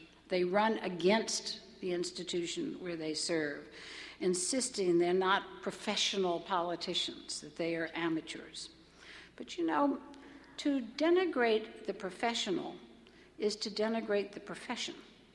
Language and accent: English; Louisiana, United States; I'm from Louisiana, and we're beginning to look downright noble.